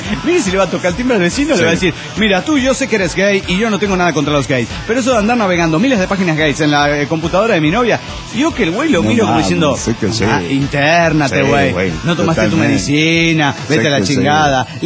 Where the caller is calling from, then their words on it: Puno, Peru; de Puno, Perú.